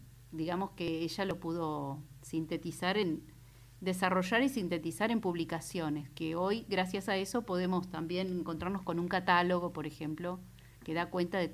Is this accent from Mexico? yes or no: no; Dolores, Buenos Aires Province, Argentina; born there; Yo soy nacida en Dolores.